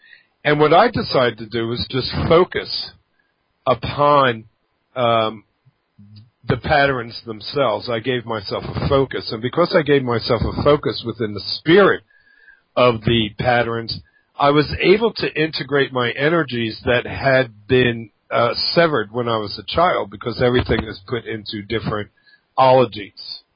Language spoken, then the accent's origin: English; Philadelphia, Pennsylvania, United States; moved away; And I'm coming from Philadelphia, we have a strong harshness to our language. And one of the reasons why I left is because I couldn't stand the harshness any longer.